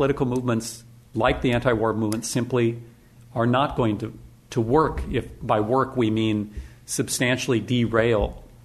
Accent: North Dakota, United States; So when I'm a simple boy from the prairie. I grew up in North Dakota, right? Very harsh climate. You sort of learn to live simply.

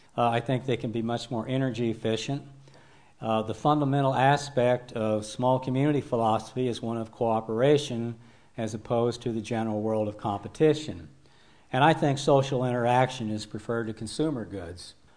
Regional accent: the Ozarks, United States; I was raised in the Ozarks, and we never talked about consuming and things like that.

